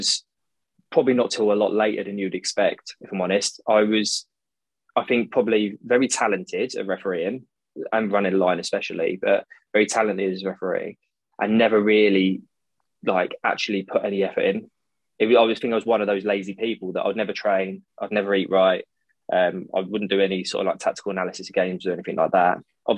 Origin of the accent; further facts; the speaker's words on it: London, United Kingdom; also born or lived in Birmingham / Surrey; so I grew up in not the nicest part of London, sort of South London, and moved to Surrey. Well, I was born in Birmingham, actually, but grew up in sort of South London, Surrey sort of area